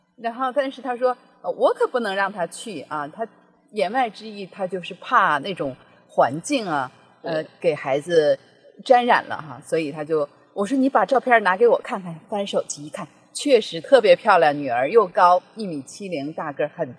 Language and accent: Chinese; China; 我们中国人崇尚的美是一个什么样的美。